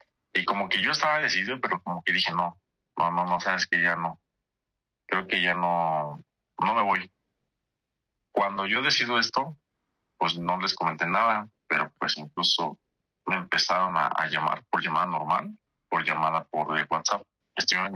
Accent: Morelos, Mexico; ¿De dónde eres? No, yo le dije, no, soy de Morelos, ¿no?

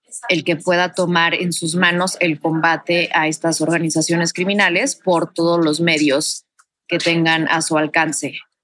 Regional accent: Mexico; es yo creo que lo que nos preocupa como mexicanos, ¿no?

